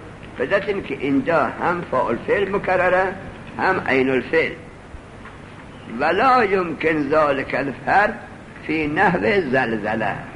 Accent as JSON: {"language": "Persian", "country": "Afghanistan", "moved": "yes", "said": "از بشت که ما از افغانستان آمدیم نجف،"}